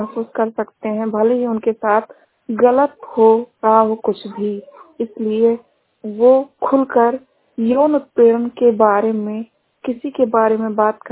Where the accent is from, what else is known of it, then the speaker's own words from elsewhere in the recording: Badalpur, Uttar Pradesh, India; District Balrampur से। मेरी उम्र 27 ईयर है। मैं ग्राम सभा बदलपुर से हूँ।